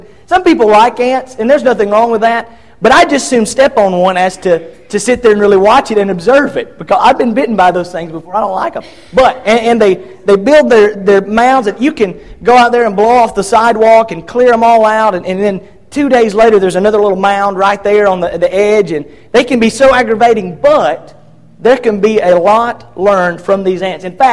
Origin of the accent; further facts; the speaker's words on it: Georgia, United States; I grew up in Northwest Georgia, as many of you know.